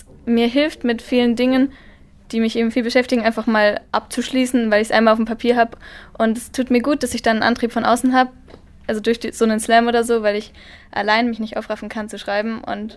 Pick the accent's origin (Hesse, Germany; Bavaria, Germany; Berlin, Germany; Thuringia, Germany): Bavaria, Germany; Erlangen; ich komme aus Erlangen.